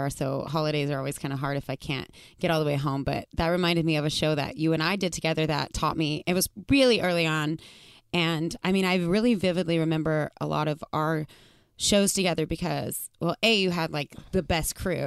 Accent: New Mexico, United States; Because I'm from New Mexico. Like, football's a big deal, but it's not like Texas football.

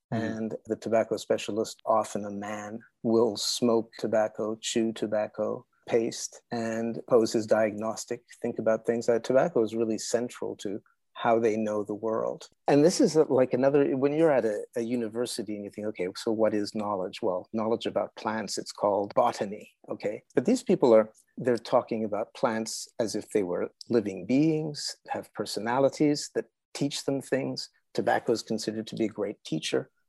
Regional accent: Canada; born there; I was born in Canada. I'm a kind of a northern guy.

